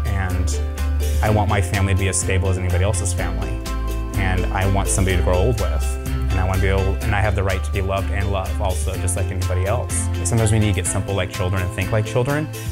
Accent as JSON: {"language": "English", "town": "Portland", "region": "Oregon", "country": "United States", "tie": "born or raised there", "said": "I grew up in Portland and in North Portland, and I grew up in a very evangelical, conservative, fundamentalist home."}